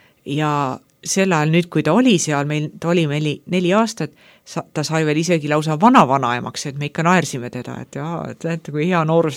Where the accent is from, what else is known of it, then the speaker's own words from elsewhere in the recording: Saare County, Estonia; ma olen ikka saarlane, kõigepealt siis eestlane